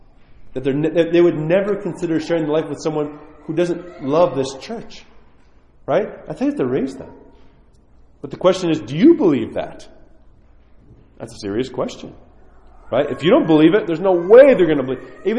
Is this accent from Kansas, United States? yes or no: no; New York, United States; I'm just saying, I grew up in New York.